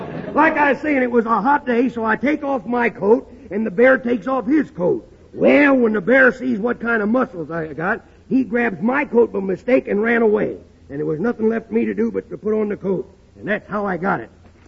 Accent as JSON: {"language": "English", "region": "Texas", "country": "United States", "tie": "born there", "said": "Well, I was born in Texas."}